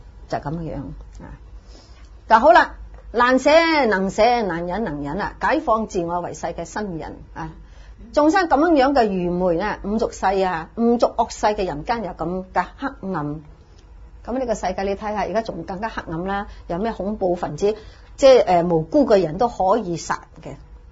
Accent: China; 我哋中国人系乜嘢？一家亲，天伦之乐就 very good 噶啦

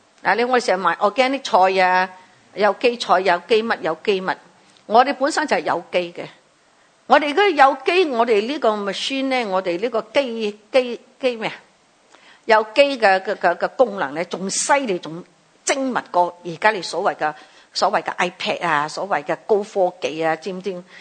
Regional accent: China; 我哋中国人虽然有道教，但系道觉得唔好去印度人咁做。

